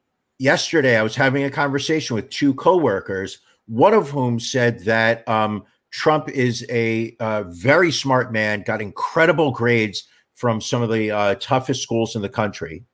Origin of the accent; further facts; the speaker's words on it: New York, United States; I am a New Yorker.